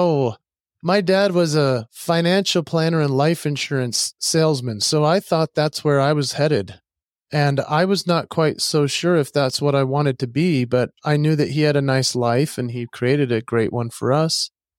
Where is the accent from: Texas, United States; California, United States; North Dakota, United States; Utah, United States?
Utah, United States; because I grew up in Utah.